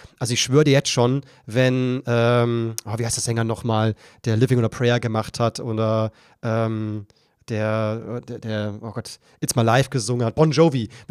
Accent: Germany; wie viel wir als Deutsche, wie viel Interesse wir da haben an das englische Königshaus

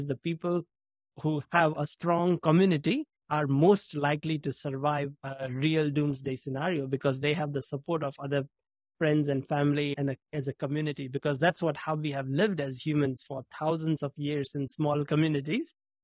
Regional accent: India; I grew up in India where loneliness is not a thing.

